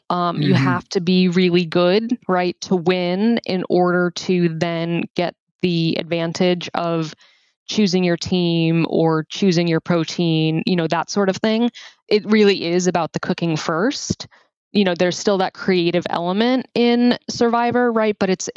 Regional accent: Midwest, United States; And I grew up in the Midwest. My parents are great cooks.

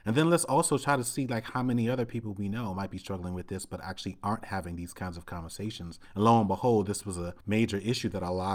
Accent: New York City, New York, United States; I grew up in Brooklyn, New York City in the 1980s

